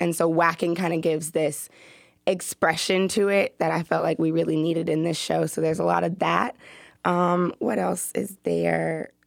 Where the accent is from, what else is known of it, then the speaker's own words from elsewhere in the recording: Atlanta, Georgia, United States; I'm also from Atlanta, so my city inspires me a lot.